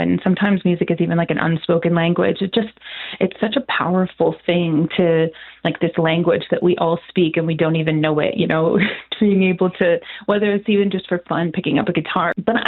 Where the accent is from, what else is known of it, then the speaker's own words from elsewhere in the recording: Edmonton, Alberta, Canada; because I'm from Edmonton. So to be able to spend the day in Edmonton